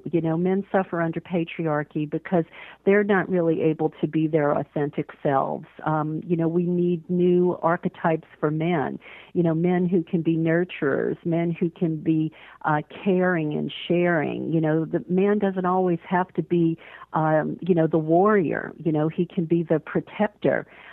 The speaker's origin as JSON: {"language": "English", "town": "New Orleans", "region": "Louisiana", "country": "United States", "tie": "born or raised there", "said": "But I grew up in New Orleans, which is, for those listeners who don't know, that's the Bible Belt."}